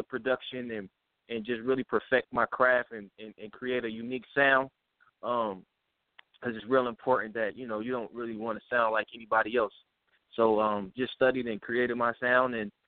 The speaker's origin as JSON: {"language": "English", "town": "Kansas City", "region": "Missouri", "country": "United States", "tie": "born or raised there", "lives_now": "California, United States", "said": "I'm actually from Kansas City, Missouri. That's where I was born and raised"}